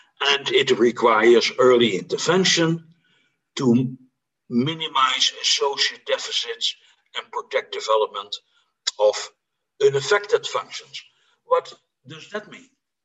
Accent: North Netherlands, Netherlands; I'm from the Netherlands, the north of the Netherlands, which is practically also the south of the Netherlands because it is a very small country

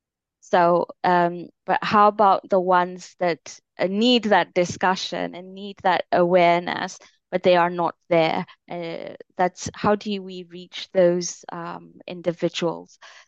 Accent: Finland; also born or lived in Kenya; And then I come back to Finland, my home country, where I never had anything else as other than I have a Finnish passport. So this is my home country.

